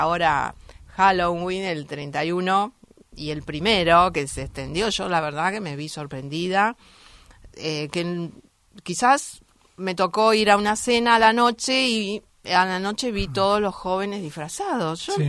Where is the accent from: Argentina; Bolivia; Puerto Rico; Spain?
Argentina; creo que yo como argentina me sentí un poco amenazada.